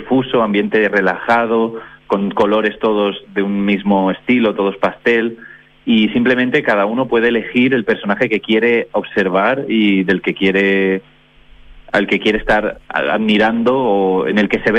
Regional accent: Valencia, Valencian Community, Spain; Sí, yo soy de Valencia, de España.

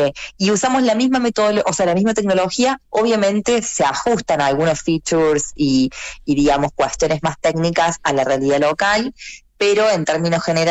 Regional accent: Argentina; now in Santiago, Chile; yo soy argentina, pero vivo en Chile, así que estamos acá, es uno de nuestros países foco, así que estoy acá radicada en Santiago.

